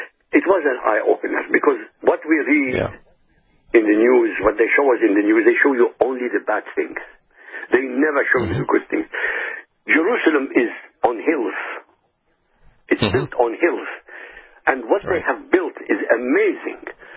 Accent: Iraq; I told him I came from Iraq. I told him I speak Arabic.

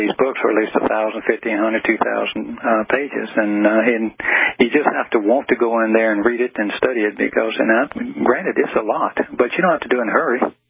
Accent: the South, United States; accent: Southern; first language English; It's, in fact, my first language is not even very good English. It's Southern.

